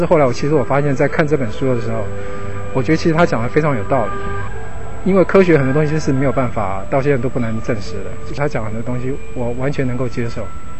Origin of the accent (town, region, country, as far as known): China